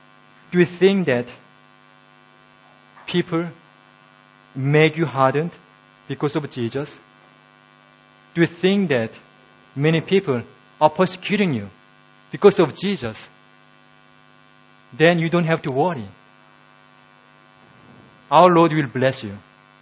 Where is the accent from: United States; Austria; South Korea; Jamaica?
South Korea; You know, I'm from South Korea.